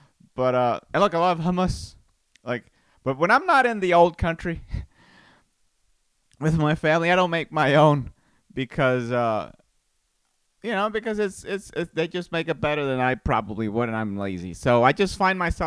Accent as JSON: {"language": "English", "country": "Costa Rica", "tie": "born or raised there", "said": "So, you know, I was born and raised in Costa Rica, but I'm like the opposite of a Latino, you know?"}